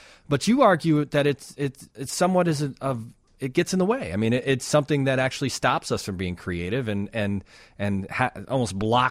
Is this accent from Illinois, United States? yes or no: yes; Chicago, Illinois, United States; I mean, I grew up here in Chicago, and we listened to radio stations, and your music was played nonstop in this town.